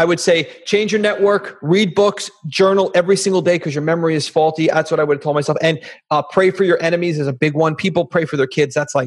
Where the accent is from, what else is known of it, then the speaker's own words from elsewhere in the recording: New York, United States; Bro, I'm from New York. I drive back and forth from Florida all the time.